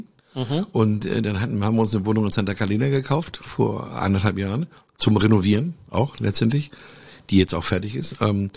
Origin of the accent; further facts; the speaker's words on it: Hamburg, Germany; ich komme ursprünglich mal aus Hamburg